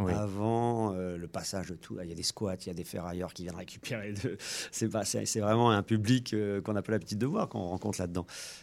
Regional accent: La Ferté-Saint-Aubin, Centre-Val de Loire, France; moved away as an adult; also born or lived in Paris; Je suis orléanais, à la base. Je suis de la Ferté-Saint-Aubin. Mais bon, moi, je suis parti faire mes études, vivre à Paris, à l'étranger.

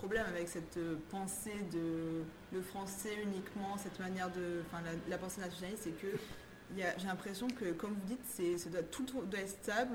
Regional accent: Southern France, France; accent: southern French; Quand on vient de différentes, du sud de la France, par exemple, et qu'on vient à Paris, on est moqué pour notre accent du sud.

